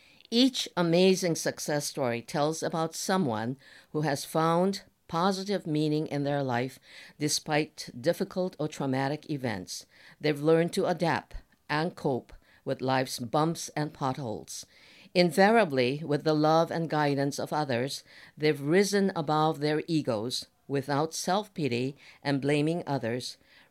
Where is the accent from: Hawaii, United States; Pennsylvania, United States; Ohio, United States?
Hawaii, United States; Kona; When I was a young girl growing up in Kona, I often wondered why my parents decorated the front entrance of our house with bamboo leaves